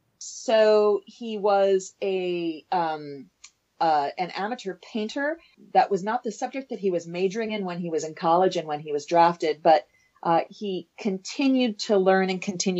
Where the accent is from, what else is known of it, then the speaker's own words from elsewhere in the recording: Evanston, Illinois, United States; And it was in the house where I grew up in Evanston, Illinois.